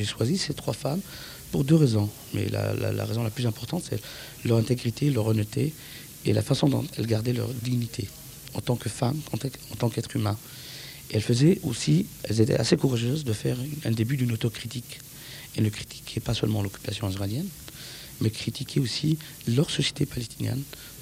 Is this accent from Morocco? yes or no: yes; Morocco; born there; Je viens d'une culture du monde arabe. Je suis né au Maroc, donc ça m'a permis d'avoir ces sensibilités culturelles